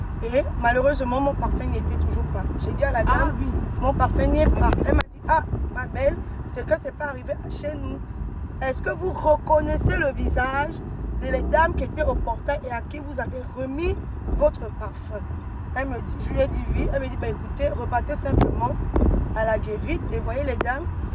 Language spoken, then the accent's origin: French; Gabon; nous sommes tous des Gabonais et on sert le pays